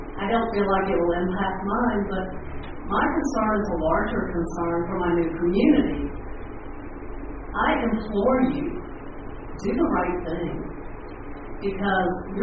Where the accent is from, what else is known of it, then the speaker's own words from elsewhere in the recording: Louisiana, United States; moved away as an adult; I'm relatively new to your community. I've lived here about 2.5 years. I come from Louisiana, and I'm a victim of a flood